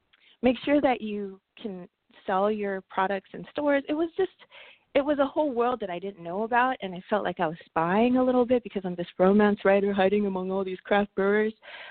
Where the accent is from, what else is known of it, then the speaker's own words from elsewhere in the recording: Los Angeles, California, United States; I grew up in Southeast L.A. and also worked for a long time in East L.A.